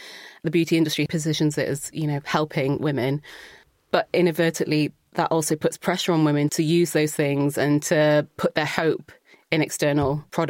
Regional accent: Wales, United Kingdom; particularly growing up in South Wales, where it wasn't super diverse

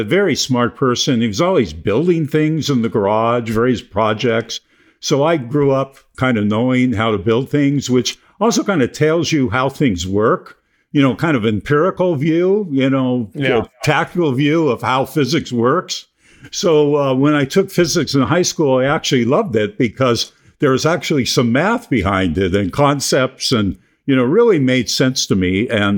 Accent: San Pedro, California, United States; I grew up in San Pedro, California, and grew up there my whole time.

